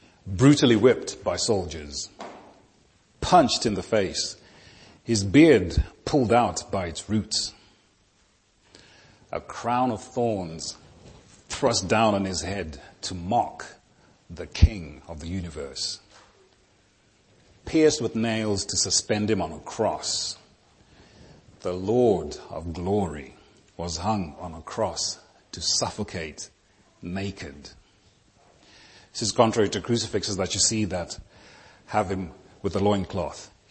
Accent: Zimbabwe; also born or lived in Zambia; I was born in the Commonwealth of the Kingdom in Zambia, reared in Zimbabwe, and I'm very thankful for

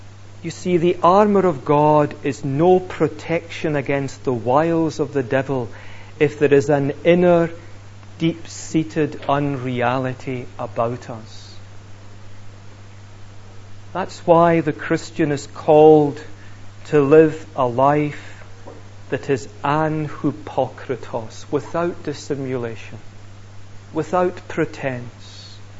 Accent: Scotland, United Kingdom; accent: Scottish; Either he's agreeing with me or just being lulled to sleep by my Scots accent.

